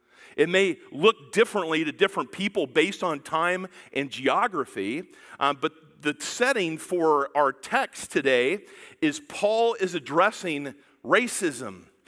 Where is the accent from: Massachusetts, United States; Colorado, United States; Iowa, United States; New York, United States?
Iowa, United States; Pella; because I grew up in Pella, Iowa, which is not very diverse, right? You have the Dutch and the non-Dutch in Pella.